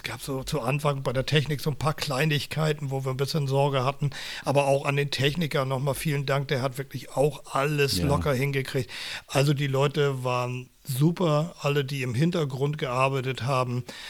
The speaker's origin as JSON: {"language": "German", "region": "Berlin", "country": "Germany", "said": "als Berliner"}